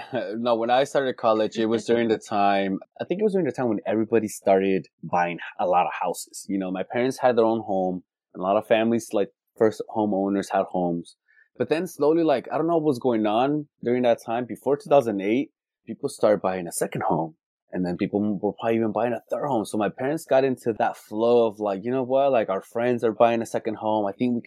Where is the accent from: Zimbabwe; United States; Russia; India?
United States; California; Born and raised in California. My parents are Mexicanos and first generation here in this country.